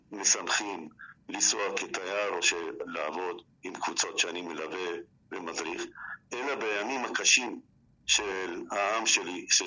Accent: Jaffa, Tel Aviv District, Israel; כן, אני יליד הארץ מצד אבא, דור שביעי, מיפו, ומצד אבא, אמא שלי נולדה בלבנון, מהמשפחות הארמניות שניצלו מהשואה הארמנית.

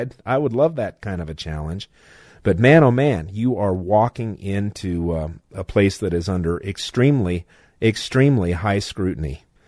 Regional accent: Denver, Colorado, United States; born there; I was born in Denver, but I have fondness for Aurora.

